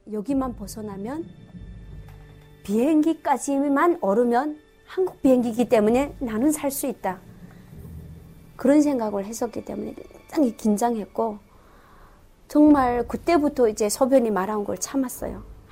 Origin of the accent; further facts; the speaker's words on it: North Korea; now in South Korea; 나는 북한 사람이다. 나 이래 이래서 왔다